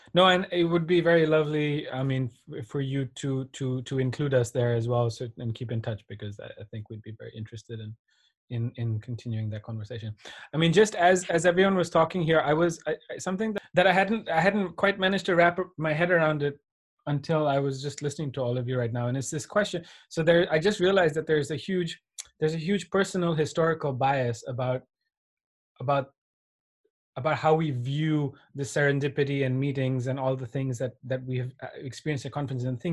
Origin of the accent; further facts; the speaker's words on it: India; I come from India